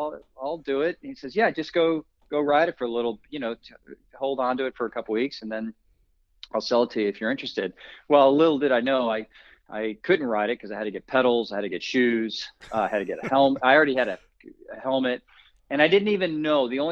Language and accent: English; Connecticut, United States; You know, I grew up in New England. I was a Northwest Connecticut kid, so a lot of snow, shoveling off ponds to play hockey.